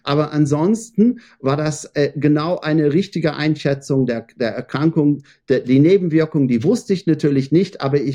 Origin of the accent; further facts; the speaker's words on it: Ireland; und dann komme ich aus Irland und bin hier nicht so